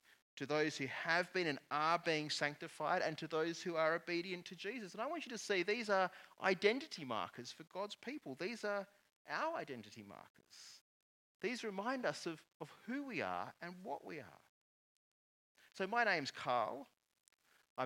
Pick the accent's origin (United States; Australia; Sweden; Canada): Australia; also born or lived in New Zealand; most of you know that I was born in New Zealand, not here in Australia. I moved to Australia in the early 1980s when I was a small child.